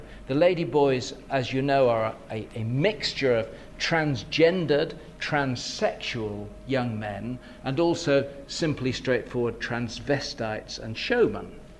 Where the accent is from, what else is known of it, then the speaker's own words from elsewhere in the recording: Bristol, South West England, United Kingdom; Here we have a main street of Bristol, my hometown.